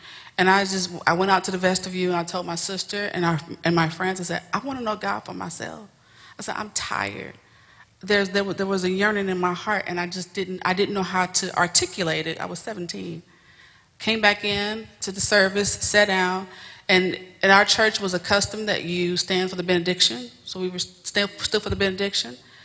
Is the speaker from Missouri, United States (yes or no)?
yes; Kansas City, Missouri, United States; I am originally from Kansas City.